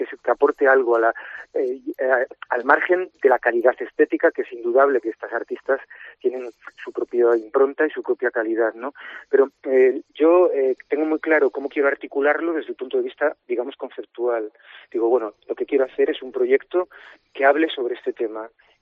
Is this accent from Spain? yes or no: yes; Suances, Cantabria, Spain; also born or lived in Pamplona / Teruel; now in Oviedo, Spain; Sí, yo soy de Suances. Eso es. Y bueno, mis orígenes son de Oreña, fíjate, y de Suances